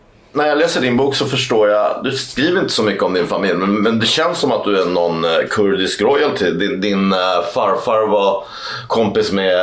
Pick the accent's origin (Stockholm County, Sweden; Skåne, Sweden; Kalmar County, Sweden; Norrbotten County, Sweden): Stockholm County, Sweden; Stockholm; Jag är stockholmare. Men nej, det är inte under tre generationer.